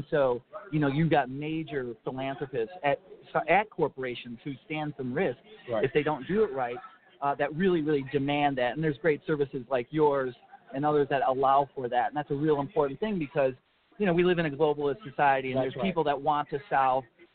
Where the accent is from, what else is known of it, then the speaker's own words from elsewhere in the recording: Twin Cities, Minnesota, United States; So you see outfits like Pentair, you know, in my hometown of the Twin Cities, that builds water filtration systems.